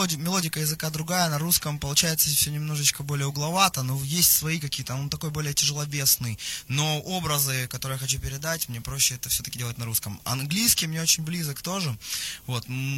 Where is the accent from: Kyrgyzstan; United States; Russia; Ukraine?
Ukraine; Kharkiv, Kharkiv Oblast; Я из Харькова, у нас никто по-украински не говорит, к сожалению.